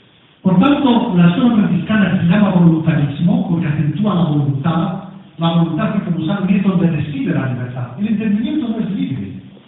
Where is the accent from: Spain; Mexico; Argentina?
Spain; Yo recuerdo todavía, cuando era pequeño, que en mi país, España